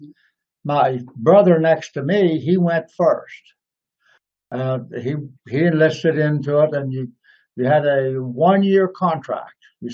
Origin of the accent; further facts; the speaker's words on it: West Virginia, United States; when I went in, I thought I would stay right in my home state of West Virginia, that I wouldn't go anywhere else.